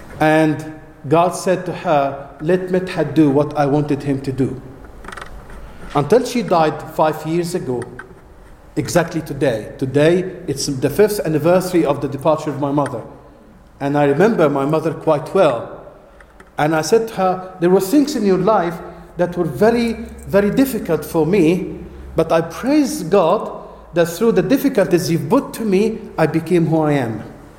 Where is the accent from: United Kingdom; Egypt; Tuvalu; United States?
Egypt; because I come from Egypt. I'm an Egyptian.